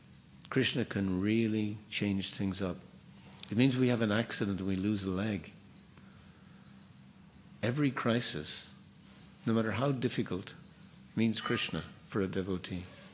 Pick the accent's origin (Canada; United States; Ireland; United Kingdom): Ireland; I'm Irish, we like that too.